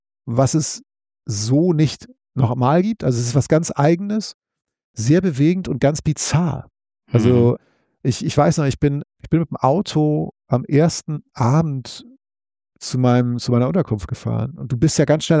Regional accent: Northern Germany, Germany; Ich bin Norddeutscher.

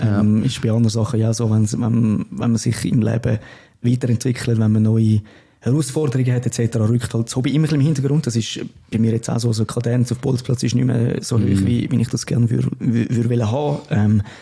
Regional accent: Winterthur, Zurich, Switzerland; ich bin aus Winterthur. Ich bin sozialisiert worden als Winti-Fan.

